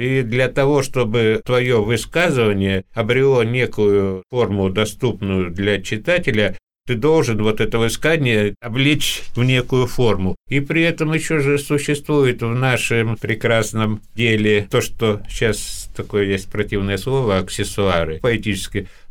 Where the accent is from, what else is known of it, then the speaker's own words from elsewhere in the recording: Karaganda, Karaganda Region, Kazakhstan; moved away; Я когда из Караганды уезжал в 1999 году, меня приглашали в Москву, но я почему-то отказался, хотя мне там и предлагали работать в аппарате, я почему-то поехал в Санкт-Петербург.